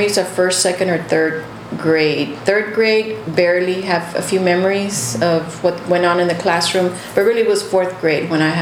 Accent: Kingsville, Texas, United States; I was born in February 23rd, 1956 in Kingsville, and I'm 60 years old today.

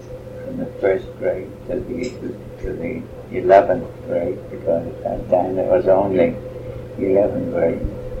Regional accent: Rockport, Texas, United States; born there; No, I was born in Aransas County, Rockport.

